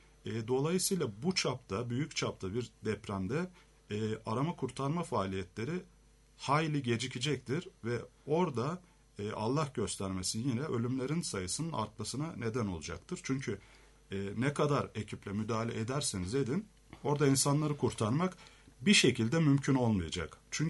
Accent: Harput, Elazığ, Turkey; Öncelikle ben Elazığlıyım aslen, Harputluyum.

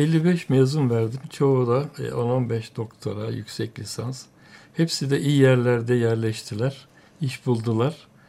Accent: Adapazarı, Sakarya, Turkey; born there; Önce ben bilmeyenler için Adapazarı'nda doğdum.

